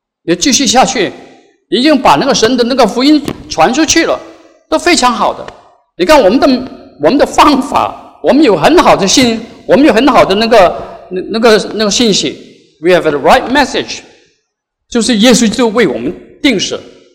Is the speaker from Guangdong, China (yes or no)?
yes; Guangdong, China; 我本是广东人，我讲广东话，我讲福建话，我讲闽南话，我讲那个马来话，